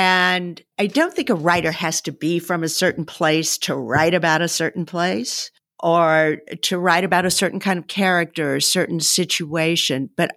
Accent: Dallas, Texas, United States; I was born and raised in Dallas, but all of our relatives lived in this little bitty Texas town, Henrietta, Texas.

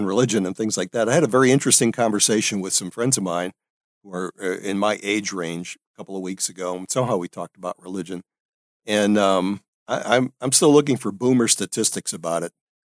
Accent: New Orleans, Louisiana, United States; that's like a throwback to my youth growing up in New Orleans

